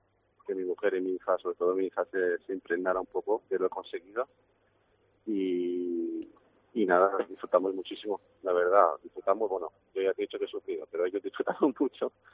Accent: Balearic Islands, Spain; yo como buen mallorquín fui con expectativas muy bajas

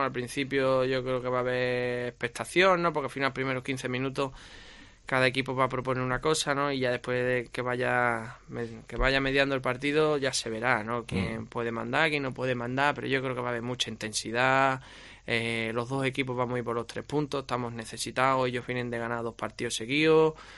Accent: Huelva, Andalusia, Spain; Estuve en un club que es el club de mi tierra, que es Recreativo

